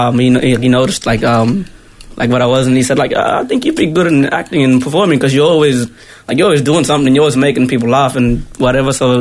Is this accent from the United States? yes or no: no; Cowan, Queensland, Australia; I'm from Cowan, Cape York Peninsula, far north Queensland. My tribe is the Southern Kanji tribe of the north, and that's pretty much me. And I'm 24, by the way.